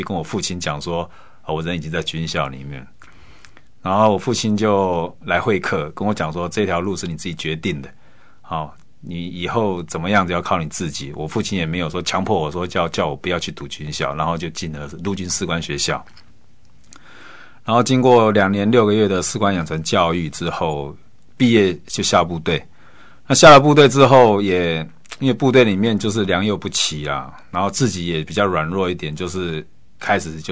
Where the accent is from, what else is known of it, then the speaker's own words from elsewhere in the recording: Hsinchu, Hsinchu City, Taiwan; born there; 我是在新竹出生的